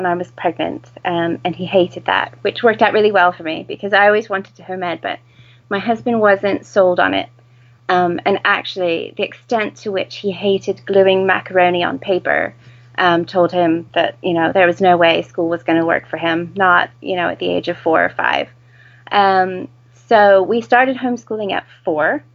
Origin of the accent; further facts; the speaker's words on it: United States; And as you can tell from my ridiculous accent, I am not British, but my husband is.